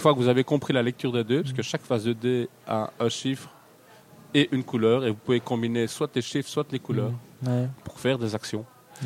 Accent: Brussels, Brussels-Capital Region, Belgium; Un gars de Bruxelles, pour le coup, c'était plus facile pour se voir, parce que nous venons de Bruxelles également

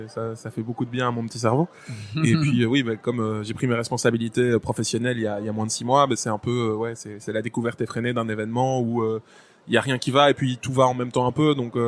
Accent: Brussels, Brussels-Capital Region, Belgium; Je viens d'où? Je viens de Bruxelles, c'est la bière, à 2 milliards de pourcents.

